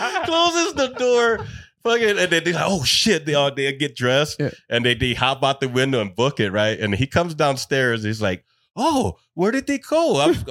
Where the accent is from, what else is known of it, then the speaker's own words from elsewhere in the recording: Salt Lake City, Utah, United States; I grew up in Glendale. Okay. You guys know the Glendale area?